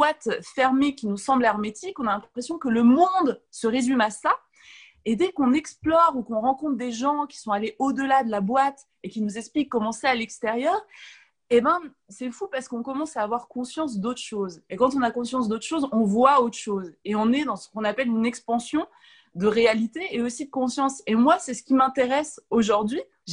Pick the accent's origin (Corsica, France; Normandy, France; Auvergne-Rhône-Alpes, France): Auvergne-Rhône-Alpes, France; Saint-Étienne; Je suis née à Saint-Étienne, oui. J'ai 38 ans. Donc Saint-Étienne, tu vois, c'est une ville minière assez sombre. Mais ce qui est incroyable, moi j'y ai vécu jusqu'à mon baccalauréat.